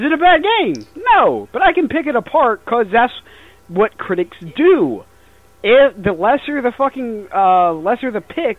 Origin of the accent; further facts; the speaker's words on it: Ireland; No, I am literally from Ireland